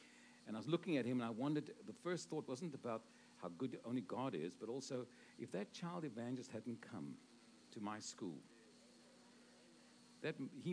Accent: Cape Town, Western Cape, South Africa; I was born and raised in Cape Town, and I got to know the Lord at the age of 10.

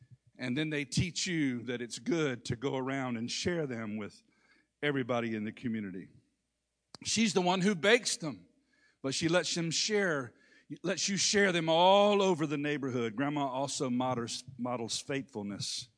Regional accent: Hertford, North Carolina, United States; I remember as a kid growing up in Hertford, North Carolina. I remember going to my grandma's house every Sunday afternoon.

